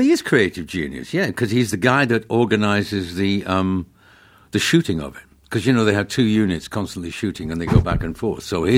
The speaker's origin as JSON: {"language": "English", "town": "Manchester", "region": "North West England", "country": "United Kingdom", "tie": "born or raised there", "said": "I grew up in Manchester, mm-hmm. England. Stretford, the home of Manchester United"}